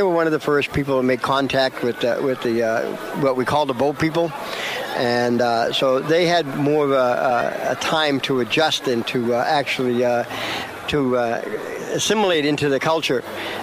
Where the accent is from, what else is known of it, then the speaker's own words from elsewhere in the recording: Maine, United States; I'm Passamaquoddy and Mi'kmaq, so I came down from Maine, and I learned all I could about the Wappinger people